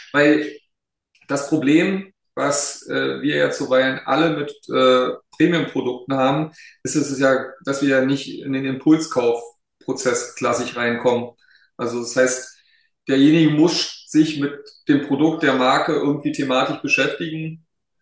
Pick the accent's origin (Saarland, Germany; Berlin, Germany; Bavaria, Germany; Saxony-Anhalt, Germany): Berlin, Germany; born there; bin auch als geborener Berliner